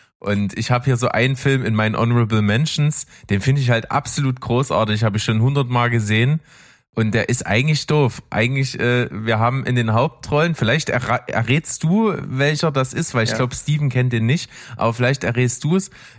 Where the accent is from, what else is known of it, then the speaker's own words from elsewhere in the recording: East Germany, Germany; Na, ich komme aus dem Osten, man hört das ja auch so ein bisschen.